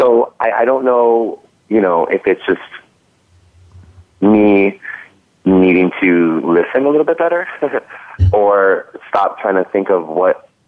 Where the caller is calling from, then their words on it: New York, United States; Hi, I'm calling from right here in New York.